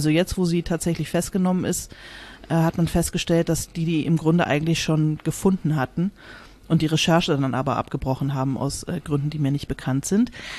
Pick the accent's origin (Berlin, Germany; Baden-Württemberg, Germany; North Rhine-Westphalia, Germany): Berlin, Germany; bei mir in meiner Heimatstadt Berlin